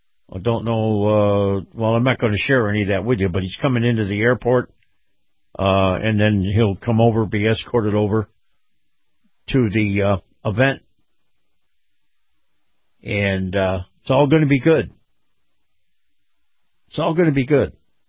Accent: Florida, United States; gasoline, $1.87 a gallon, right here in my home state of Florida.

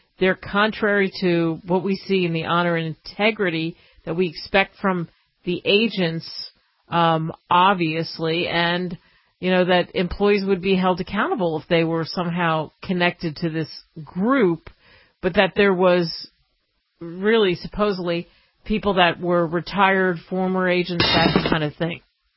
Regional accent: Philadelphia, Pennsylvania, United States; It means so much to me as I grew up in Philadelphia

